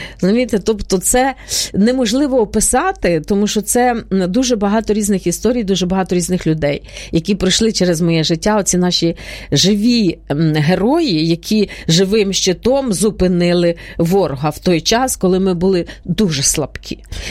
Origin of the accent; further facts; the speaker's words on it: Yavoriv, Lviv Oblast, Ukraine; я ж виросла в Західній Україні, так, і народилася там. І моє таке вже шкільні роки, скажімо, такі усвідомлені роки, вони пройшли в Яворові. Це на самому кордоні з Польщею, це вже останній, фактично, районний центр перед Польською Республікою.